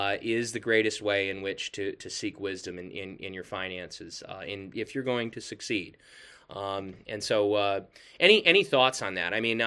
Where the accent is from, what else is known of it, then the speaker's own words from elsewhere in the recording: United States; because as an American, yeah, I sympathize with that.